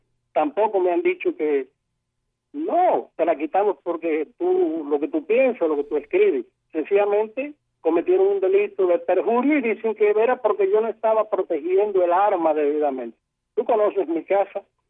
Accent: Cuba; muchos cubanos que tenemos un régimen segregacionista brutal.

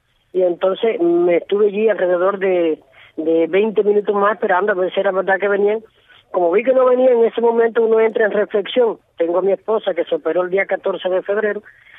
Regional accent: Cuba; mi hijo es cubano, y yo soy cubano

